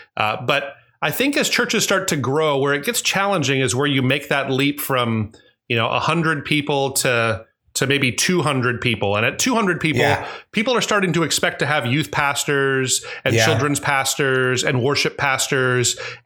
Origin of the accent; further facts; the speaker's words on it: United States; As an American